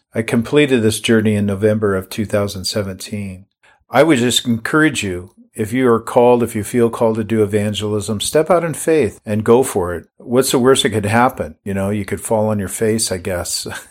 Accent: Washington, United States; moved away as an adult; also born or lived in California; And in 2006, I left my hometown and home area of Washington State in the USA and moved down to California.

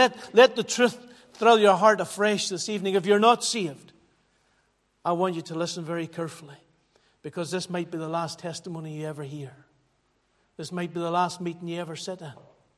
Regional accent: Glenwherry, Northern Ireland, United Kingdom; I went to Glenwherry Presbyterian Church. Just 3 miles up the road. And I was brought up in the Presbyterian Church.

